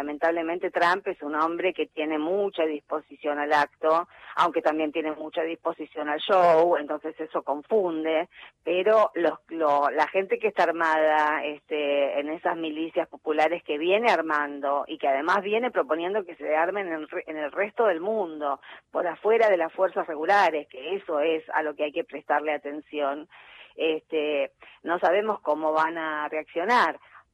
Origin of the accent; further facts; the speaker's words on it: Orihuela, Valencian Community, Spain; en Valencia, de donde era, en Orihuela, mi pueblo y el mío, su pueblo y el mío